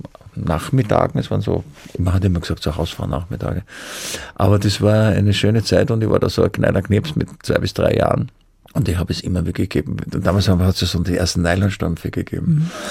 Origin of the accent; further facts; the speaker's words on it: Vienna, Austria; Ich bin halt ein Wiener, ich schwärme heute ein bisschen.